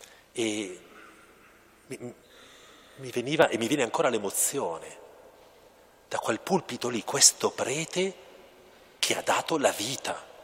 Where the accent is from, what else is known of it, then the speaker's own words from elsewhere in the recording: Lombardy, Italy; c'è un prete della terra da cui io provengo, adesso la mia terra è questa, però ecco, là del cremonese mantovano